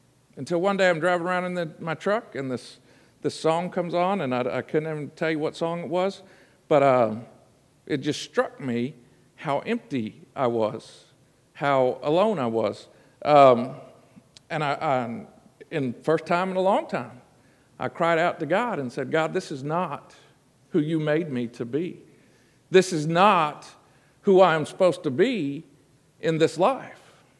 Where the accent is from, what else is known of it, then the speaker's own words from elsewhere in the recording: Abilene, Texas, United States; I was baptized Presbyterian, but I grew up in Elmwood United Methodist Church in Abilene, Texas.